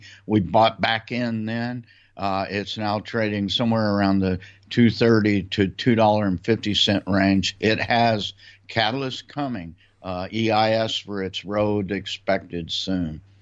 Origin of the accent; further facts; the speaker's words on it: Missouri, United States; You know, I grew up in Missouri as a Cardinal fan